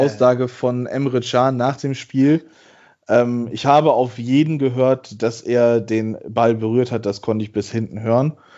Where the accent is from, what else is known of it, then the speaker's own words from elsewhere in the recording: Bremen, Germany; als Bremer